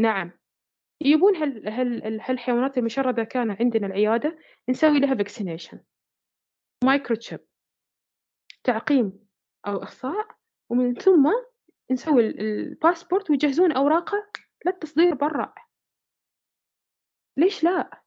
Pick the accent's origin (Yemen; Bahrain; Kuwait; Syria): Bahrain; جمعية الرفق بالحيوان مثلا موجودة عندنا في البحرين مثلا